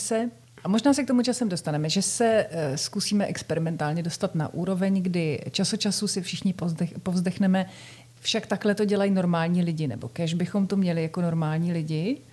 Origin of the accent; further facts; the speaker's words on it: Bruntál, Moravian-Silesian Region, Czechia; Bruntál baví každého. Právě z těch důvodů, že on je jakýmsi moje rodné město